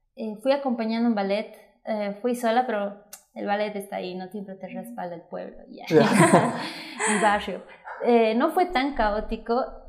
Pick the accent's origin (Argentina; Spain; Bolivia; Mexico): Bolivia; actualmente soy charanguista boliviana, profesión de ingeniera comercial.